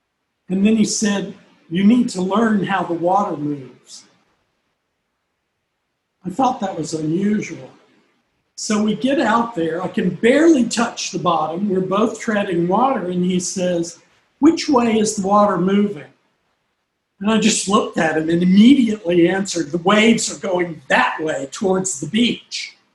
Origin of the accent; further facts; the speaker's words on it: Georgia, United States; now in New York, United States; When I went camping, because I'm from Georgia, we went camping in the mountains of the foothills of the Blue Ridge Mountains.